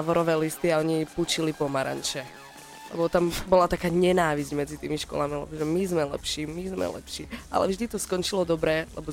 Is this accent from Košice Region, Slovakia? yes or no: yes; Spišská Nová Ves, Košice Region, Slovakia; my sme obidve zo Spišskej Novej Vsi a okolia.